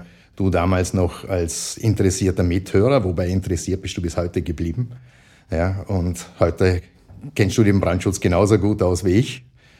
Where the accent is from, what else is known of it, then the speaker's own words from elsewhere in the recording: Vorarlberg, Austria; now in Vienna, Austria; Ich bin ein Vorarlberger, aber ich habe ja im Zuge meines langjährigen Wien-Aufenthalts, ich bin jetzt nämlich schon seit 40 Jahren in Wien, ja praktisch Hochdeutsch gelernt